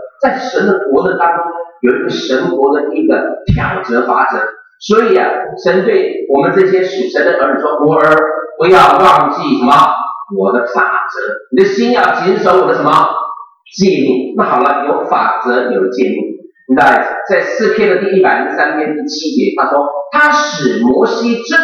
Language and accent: Chinese; China; now in United States; 你知道我们都是从国内来的，我们国内来的，来到美国的时候，你觉得你要遵守美国的律法，还是我们中国的律法？啊，我是中国人，我要守中国律法